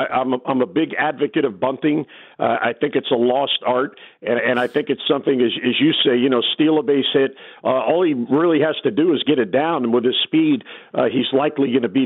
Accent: New Jersey, United States; You know, I remember growing up in New Jersey, hearing Phil Rizzuto on Yankee telecast talking about how important bunting is

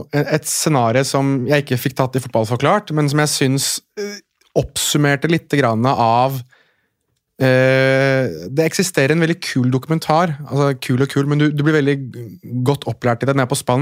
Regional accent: Oslo, Norway; jeg er født og oppvokst i Oslo sentrum.

